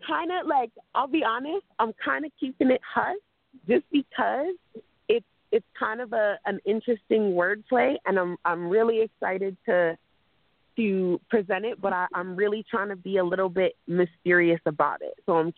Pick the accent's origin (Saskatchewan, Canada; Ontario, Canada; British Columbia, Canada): Ontario, Canada; Toronto; given the fact that I'm from Toronto